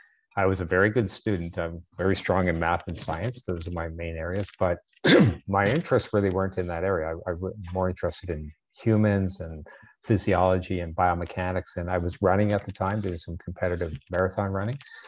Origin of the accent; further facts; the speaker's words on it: Windsor, Ontario, Canada; I grew up in a place called Windsor, Ontario, which is sort of west of Toronto, smaller town. And I lived there till I was about 8 years old.